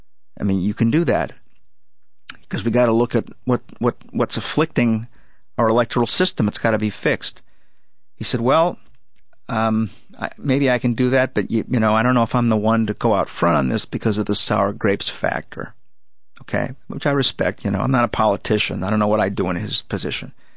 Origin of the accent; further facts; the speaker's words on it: Chicago, Illinois, United States; I mean, I'm from Chicago, so nobody has to tell me what Democrats can do.